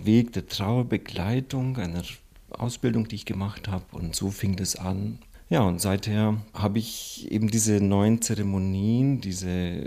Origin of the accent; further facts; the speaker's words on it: Transylvania, Romania; moved away as an adult; now in Germany; Ich bin in Siebenbürgen aufgewachsen, kam nach Bayern als junger Theologiestudent